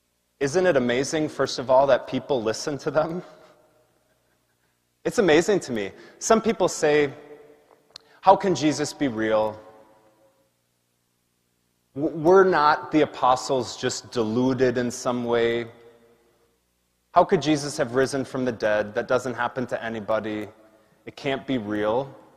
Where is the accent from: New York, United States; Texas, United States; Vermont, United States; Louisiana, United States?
Texas, United States; Tyler; I grew up in Tyler, not very far away from here. When I was in high school, you know, some people don't think there's much to do in Marshall. Try growing up in Tyler.